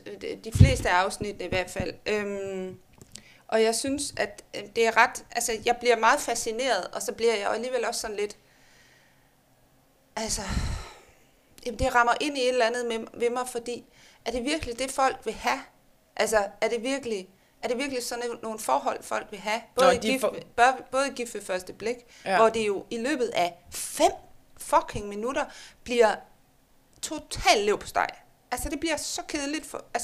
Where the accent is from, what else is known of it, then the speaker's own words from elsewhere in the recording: West Jutland, Denmark; Jeg er jo selv fra Vestjylland.